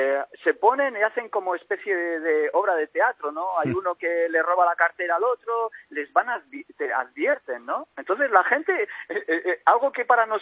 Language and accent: Spanish; Vitoria-Gasteiz, Basque Country, Spain; yo soy de Vitoria y cuando estaban los que estaban y nosotros, no vivías con miedo